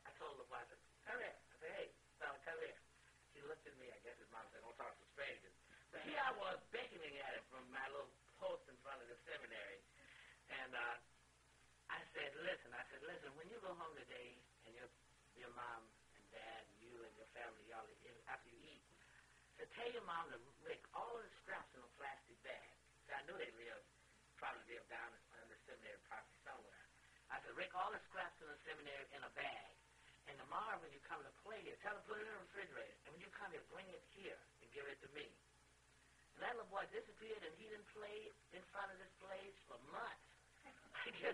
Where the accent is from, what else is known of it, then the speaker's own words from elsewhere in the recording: the South, United States; because I came down from the South, I figured that all cities had one Lutheran church or two.